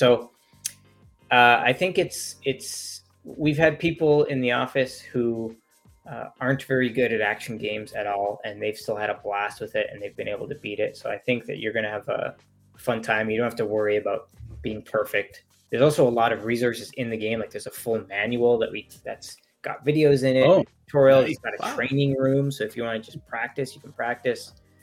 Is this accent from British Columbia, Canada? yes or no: no; Fort McMurray, Alberta, Canada; Cause I'm from Alberta. So I was in Fort McMurray, like a Northern Albertan town, not Hollywood, not Toronto, not Vancouver.